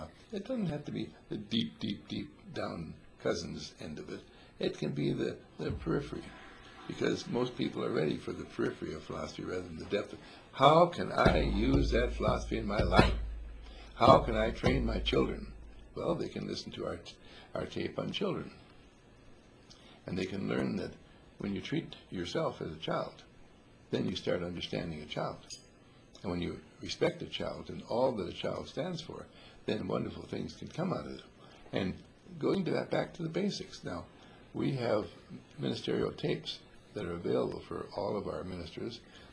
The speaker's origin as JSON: {"language": "English", "town": "Wauwatosa", "region": "Wisconsin", "country": "United States", "tie": "born there", "said": "Where I was born is Wauwatosa in Milwaukee."}